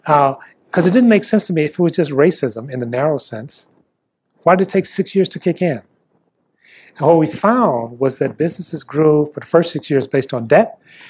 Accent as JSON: {"language": "English", "town": "Detroit", "region": "Michigan", "country": "United States", "tie": "born or raised there", "said": "I remember learning to drive myself, and I grew up in Detroit."}